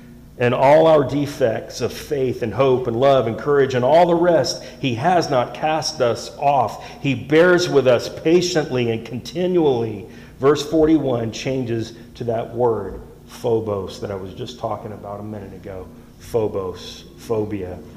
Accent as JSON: {"language": "English", "region": "the South", "country": "United States", "accent": "southern", "said": "Sometimes my southern accent comes out."}